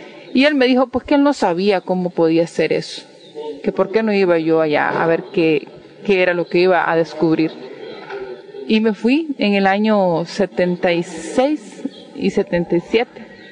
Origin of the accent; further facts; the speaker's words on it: San Juan de Tibás, San José, Costa Rica; born there; Yo nací en San Juan de Tibás, que es un pueblo, era un pueblo maravilloso de Costa Rica.